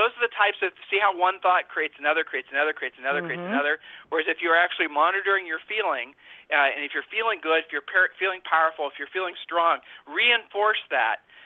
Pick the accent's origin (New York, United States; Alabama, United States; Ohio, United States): Ohio, United States; We're from Ohio.